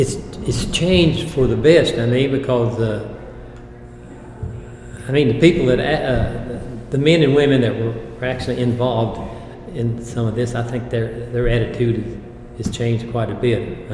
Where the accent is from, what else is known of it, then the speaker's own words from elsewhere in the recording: Irvine, Kentucky, United States; They have one in Irving. That's where my hometown is.